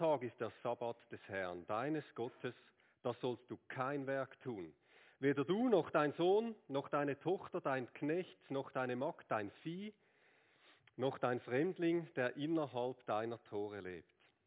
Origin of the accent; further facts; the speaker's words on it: Switzerland; Es gibt ja im Moment gute Gründe, Skirennen zu schauen als Schweizer, oder?